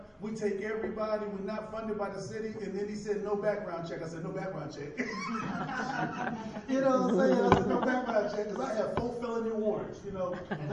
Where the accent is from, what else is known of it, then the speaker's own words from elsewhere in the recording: Richmond, United States; You know, I grew up in Richmond. No, I'm in recovery. I grew up in Richmond.